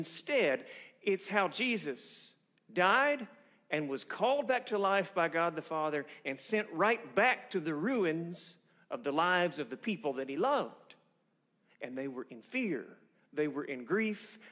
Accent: Chattanooga, Tennessee, United States; I saw that my hometown of Chattanooga was already under siege.

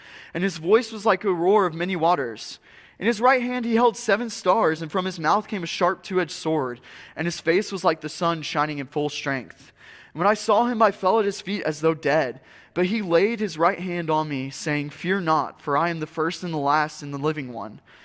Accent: the South, United States; Growing up in the South, we love college football a little bit more than we love, like, NFL football.

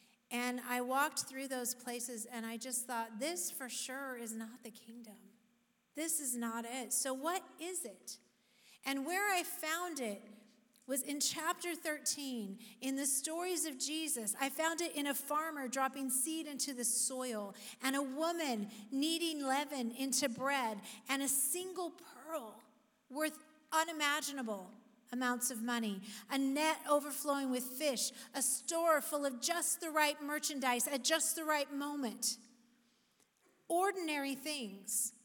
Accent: Oregon, United States; we were like, "We are from Oregon. We got this."

